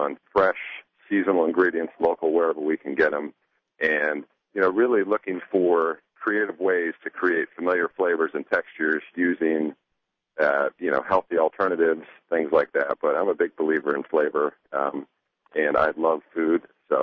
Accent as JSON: {"language": "English", "town": "Bisbee", "region": "Arizona", "country": "United States", "tie": "born or raised there", "said": "We get killer bee honey in from Bisbee, which is actually my hometown."}